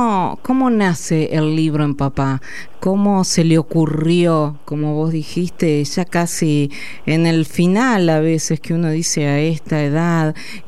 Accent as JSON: {"language": "Spanish", "town": "Carlos Casares", "region": "Buenos Aires Province", "country": "Argentina", "said": "yo soy del interior, de Carlos Casares"}